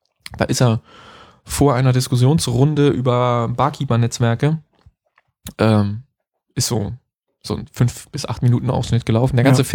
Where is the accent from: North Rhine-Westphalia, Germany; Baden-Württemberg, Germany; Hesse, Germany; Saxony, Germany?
Hesse, Germany; Frankfurt; Ey, ich bin auch Frankfurter. So machen wir das nicht hier.